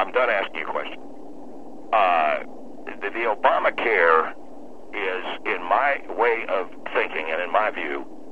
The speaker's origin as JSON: {"language": "English", "country": "United States", "tie": "born there", "said": "Yeah, I know where it is, because I was born there."}